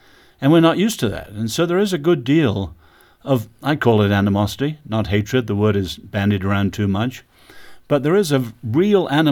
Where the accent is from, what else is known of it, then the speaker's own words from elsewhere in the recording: China; I grew up in China and saw the beginning of that brutal, vicious, systematic persecution.